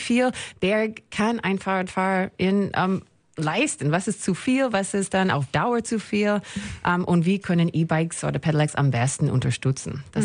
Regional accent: Calgary, Alberta, Canada; Wenn ich aber an meine Heimatstadt Calgary in Kanada denke, ist das viel schwieriger.

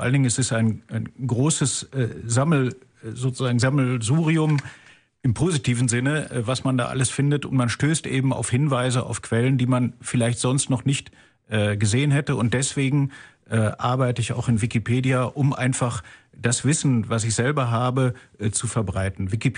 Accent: North Rhine-Westphalia, Germany; dass er 11 Kilometer von meinem Heimatdorf in Ostwestfalen entfernt ist, groß geworden ist

